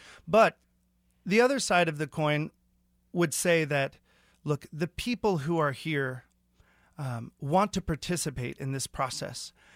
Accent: Kansas City, Missouri, United States; So I grew up in Kansas City, and like many in Kansas City who lived west of Truce

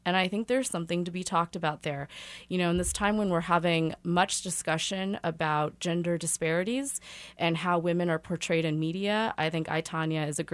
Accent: Kansas City, United States; because I was from Kansas City, not from a great, club that was known for good skaters.

